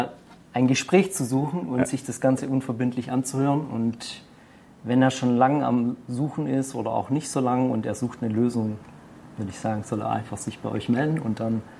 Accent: Dettenhausen, Baden-Württemberg, Germany; Also ich komme aus Dettenhausen, das liegt bei Tübingen, also gehört zu Tübingen, ist im Mittelpunkt von Baden-Württemberg

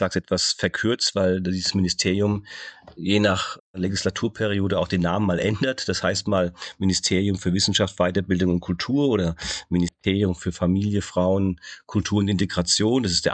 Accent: Mainz, Rhineland-Palatinate, Germany; bin dann wieder in meine Heimatstadt Mainz zurückgekehrt

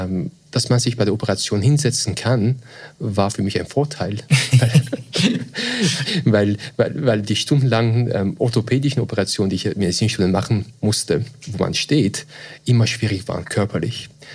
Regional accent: Vienna, Austria; moved away as an adult; now in Switzerland; ich bin zwar gebürtiger Wiener, Österreicher, aber meine Eltern sind beide Perser aus dem Iran. Ich bin in Wien aufgewachsen, habe mein Medizinstudium in Wien begonnen und dann aber in Lausanne, die Schweiz, beendet.

